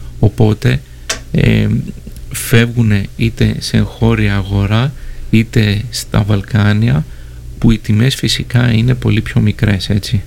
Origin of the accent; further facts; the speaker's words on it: Greece; Μπράβο, αλλά σαν Έλληνες, εντάξει, ξέρουμε, υπάρχουν τερτύπια